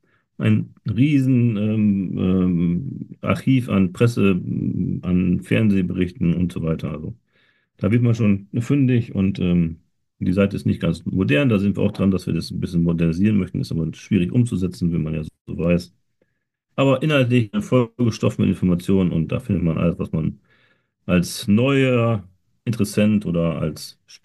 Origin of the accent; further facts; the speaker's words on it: Nordhorn, Lower Saxony, Germany; stehe ich dreimal im Goldenen Buch der Stadt Nordhorn, hier in meiner Heimatstadt